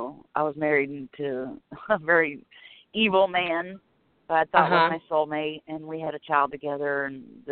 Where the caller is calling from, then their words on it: Florida, United States; From Florida.